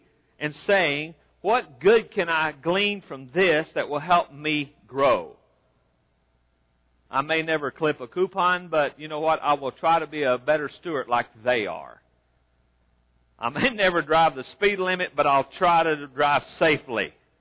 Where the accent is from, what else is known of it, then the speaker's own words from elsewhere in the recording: Oklahoma City, Oklahoma, United States; and I come from Oklahoma City, and I'm in a hurry.